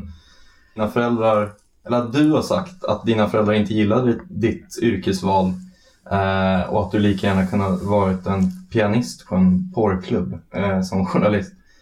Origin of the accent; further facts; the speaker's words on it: Uppsala, Uppsala County, Sweden; jag är från Uppsala nämligen